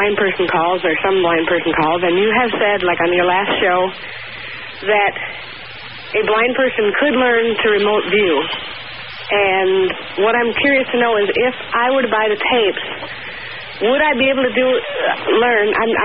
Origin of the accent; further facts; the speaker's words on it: Oklahoma, United States; from Oklahoma.